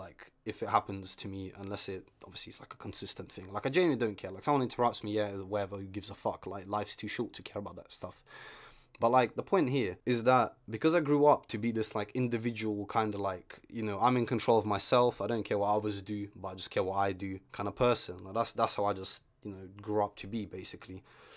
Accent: London, United Kingdom; English is a second language; I grew up in London as an immigrant

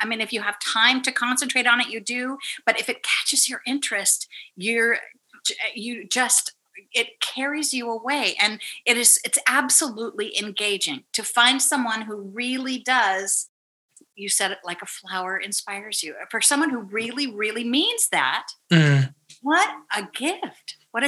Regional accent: Scottsdale, Arizona, United States; because I grew up in Scottsdale and it was cool inside

